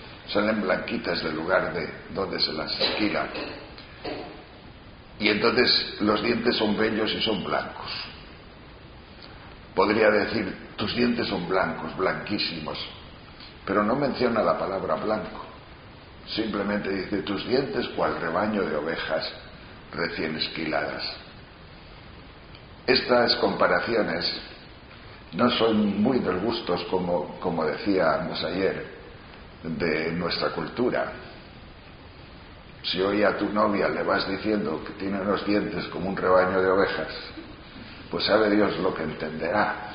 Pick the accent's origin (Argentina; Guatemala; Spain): Spain; Castile and León; pero soy de una cultura muy pastoril. En mi pueblo, yo soy de un pueblo de la provincia de León, que siempre a lo largo de los siglos ha tenido como industria, porque mi pueblo no tenía terreno, como industria ha tenido lo que podríamos llamar la mesta, es decir, la trashumancia